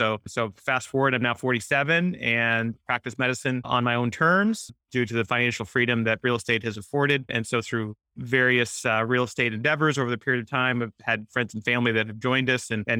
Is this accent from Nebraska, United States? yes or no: no; Kansas City, Missouri, United States; I grew up in Kansas City, son of Indian immigrant parents.